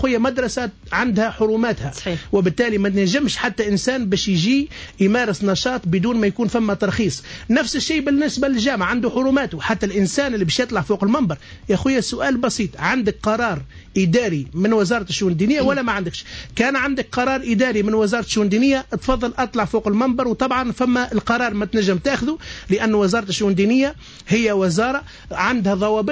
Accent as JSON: {"language": "Arabic", "country": "Tunisia", "accent": "Tunisian", "said": "بلهجتنا التونسي باش التوانسة ومستمعينا يفهمونا،"}